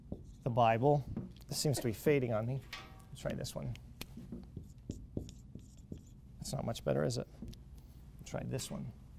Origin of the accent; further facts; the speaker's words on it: Kentucky, United States; So I grew up in Western Kentucky in a conservative Baptist church where there was a strong Church of Christ presence.